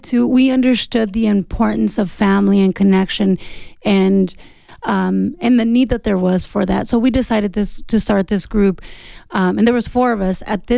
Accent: Mexico; now in Tucson, United States; So I came from Mexico. I came to school here. I fell in love with Tucson.

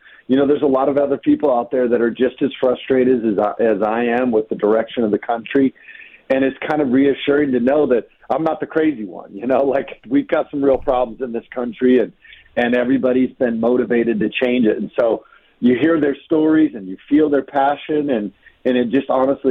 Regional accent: Hawaii, United States; also born or lived in Philippines / Chandler, United States; my dad was raised in Chandler. I was born and raised in Hawaii, but then we moved to the Philippines. And then we came back to Chandler, and I went to high school in Chandler. And then we went to Panama, and I went to Argentina.

